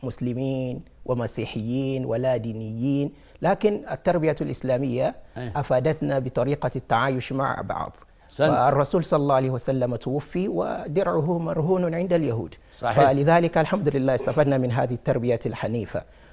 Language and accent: Arabic; Nigeria; وأيضا عندنا في نيجيريا